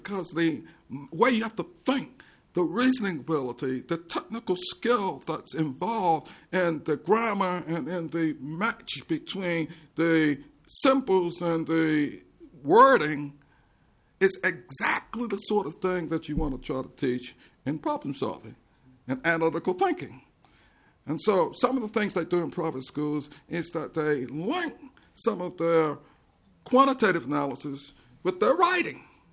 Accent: Baltimore, Maryland, United States; I'm from Baltimore. Baltimore has segregated pools.

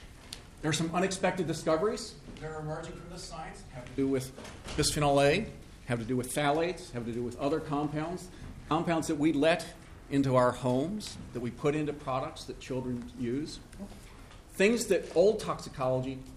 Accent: Virginia, United States; I come from Virginia, where it was 57 yesterday.

